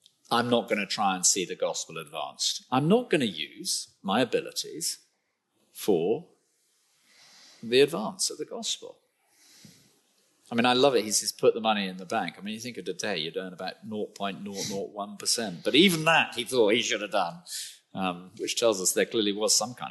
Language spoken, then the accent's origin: English; South West England, United Kingdom; But I come from Cornwall, so, you know, Plymouth is an awful place.